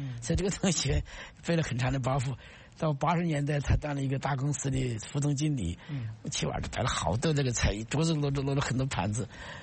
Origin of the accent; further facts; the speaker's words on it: China; 而且说保密就不让留学生知道，我们中国人吃。